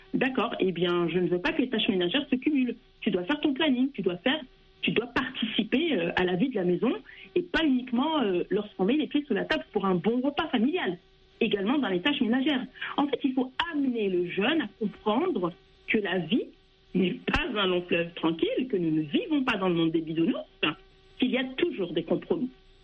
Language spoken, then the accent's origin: French; France; je suis née et que j'ai grandi en France, j'ai toujours vécu en France, mais nous avons cette double culture. Nous sommes d'origine marocaine.